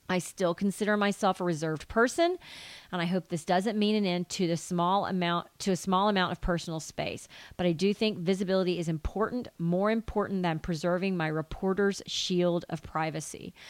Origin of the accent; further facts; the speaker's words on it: the South, United States; I say it differently than other people, I think, because I'm from the South, but I love it.